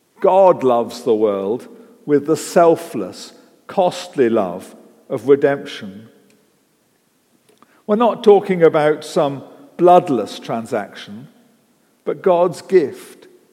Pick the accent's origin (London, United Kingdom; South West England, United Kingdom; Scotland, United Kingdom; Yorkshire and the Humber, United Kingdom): South West England, United Kingdom; Bristol; born there; I was born in Bristol, and about 4 miles from our house outside Bristol was this cleft in the rock called the Rock of Ages.